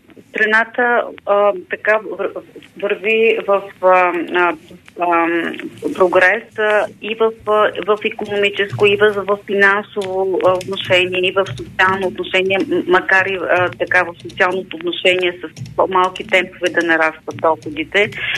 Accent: Ruse, Ruse Province, Bulgaria; Аз съм от Русе и твърдя, че този път Русе-Велико Търново е изключително опасен.

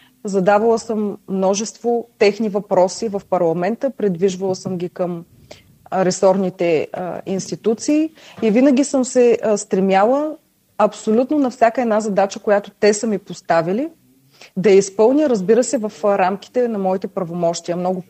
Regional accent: Plovdiv, Plovdiv Province, Bulgaria; Огромен интерес и в моя роден град Пловдив, и в цялата страна.

